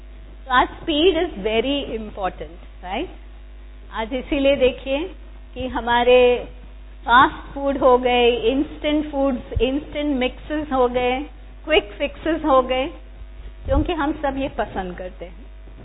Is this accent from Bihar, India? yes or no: no; Mumbai, Maharashtra, India; और हम मुंबई से आते हैं तो मुंबई में ये बहुत सुनने को मिलता है